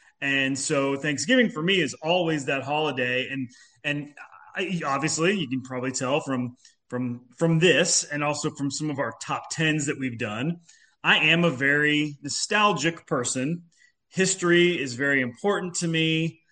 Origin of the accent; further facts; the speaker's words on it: Oklahoma, United States; And I grew up in Oklahoma, and all of their my parents' family were both all on the East Coast.